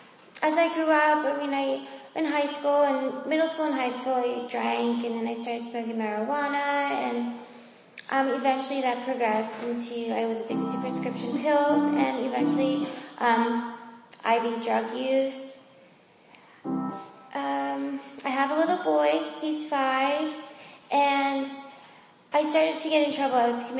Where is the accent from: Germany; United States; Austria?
United States; Shamokin, Pennsylvania; I'm 31 years old, and I'm from Shamokin, Pennsylvania, and I've been in Teen Challenge for 10 months.